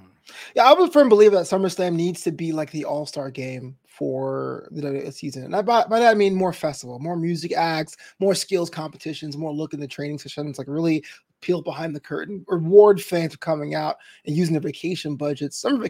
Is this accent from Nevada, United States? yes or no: no; Brooklyn, New York, United States; is coming to my hometown area, because I'm from Brooklyn, in Jersey, MetLife Stadium